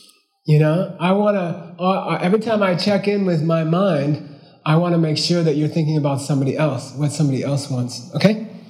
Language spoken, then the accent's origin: English; Howell, New Jersey, United States; And even in Howell, when I was growing up in Howell, New Jersey, which is a Kalmyk Mongolian, that was still the custom.